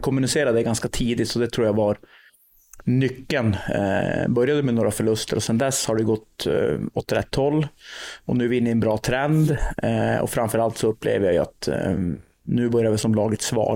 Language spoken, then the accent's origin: Swedish; Sweden; Och det är ju inte för att jag är svensk